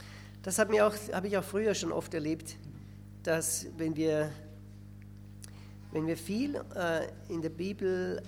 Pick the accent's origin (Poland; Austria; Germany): Austria; das ist bei uns in Österreich ist das die letzte Klasse, da macht man dann das Abitur.